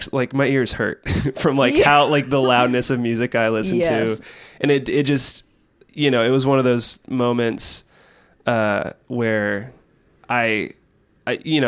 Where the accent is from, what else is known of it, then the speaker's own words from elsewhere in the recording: Florida, United States; I grew up in Central Florida, so it's like the very southern part of Florida